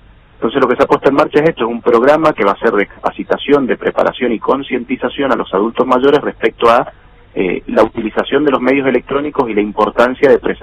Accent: San Rafael, Mendoza, Argentina; en mi caso y en nuestro caso que somos de San Rafael

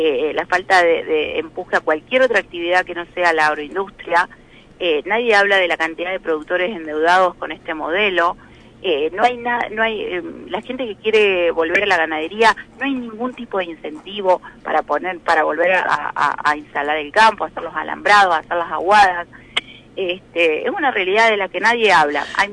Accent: Entre Ríos, Argentina; todos los que estamos en la coordinadora somos entrerrianos, crecimos en Entre Ríos

